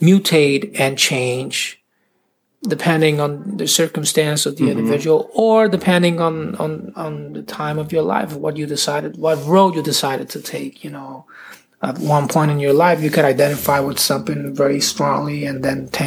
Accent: Puerto Rico; now in New York City, United States; Puerto Rican migration has been historically to New York City, which is where I live, and mm-hmm. I'm from Puerto Rico originally.

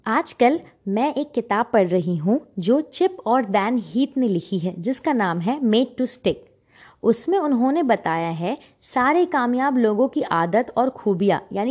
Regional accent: India; मैं इंडिया से हूँ और ये पाकिस्तान से।

